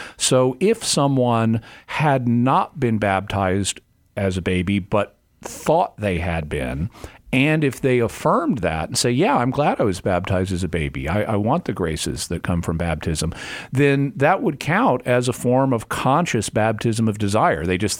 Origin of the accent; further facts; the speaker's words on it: Arkansas, United States; also born or lived in Texas; so I was born in Texas. I was raised in Arkansas.